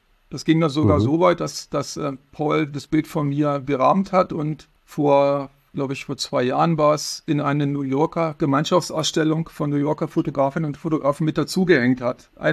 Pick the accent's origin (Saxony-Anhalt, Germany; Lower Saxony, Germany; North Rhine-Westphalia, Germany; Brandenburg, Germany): Lower Saxony, Germany; Braunschweig; Also ich fotografiere nun gezwungenermaßen in viele meiner Heimatstadt und selbst im schläfrigen Braunschweig kann man gute Fotos machen.